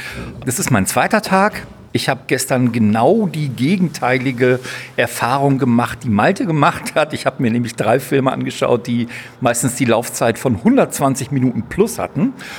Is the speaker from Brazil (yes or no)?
no; Kassel, Hesse, Germany; Ich komme aus Kassel vom Randfilm oder besser dem Randfilmfest.